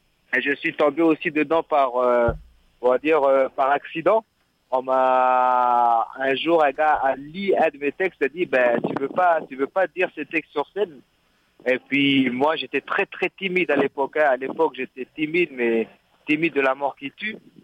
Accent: New Caledonia; moved away; Quand je suis parti de Nouvelle-Calédonie, de mon pays, avec mon épouse, on a été accueillis à Douarnenez

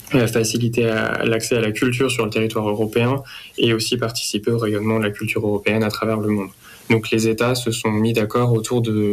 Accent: Brittany, France; en tant que Breton et Bretonne fiers de notre région

